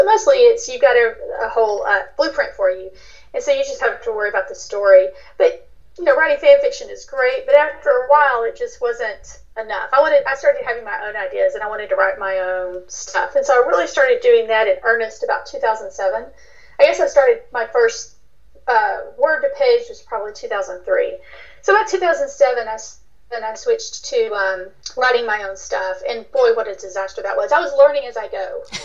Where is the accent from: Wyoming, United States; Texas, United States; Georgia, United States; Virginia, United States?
Texas, United States; Okay, so I'm actually visiting my mom in my hometown in East Texas.